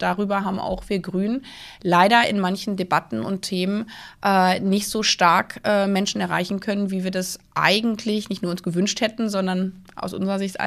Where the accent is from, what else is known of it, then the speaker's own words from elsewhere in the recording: East Germany, Germany; gerade in Ostdeutschland, wo ich herkomme